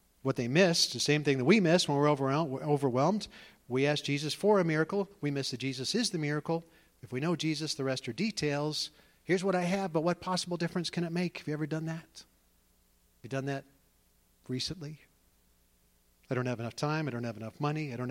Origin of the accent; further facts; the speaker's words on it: New York, United States; I grew up in New York, taught to use my words.